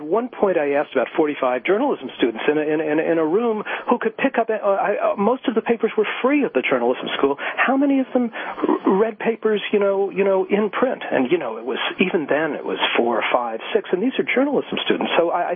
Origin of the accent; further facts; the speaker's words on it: New York, United States; I mean, I read the New York Times, my hometown paper, every day.